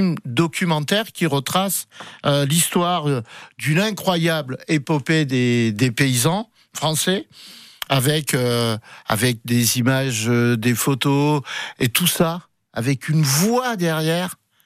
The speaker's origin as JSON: {"language": "French", "region": "Nouvelle-Aquitaine", "country": "France", "tie": "born or raised there", "said": "Je suis natif du Limousin profond."}